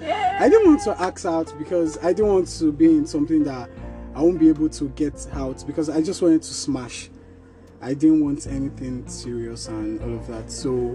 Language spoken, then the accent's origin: English; Lagos, Nigeria; Yeah, I'm a Lagos boy. I was born and brought up in Lagos, Surulere. So we moved out from Surulere to Ikeja or so. So I'm used to Lagos lifestyle.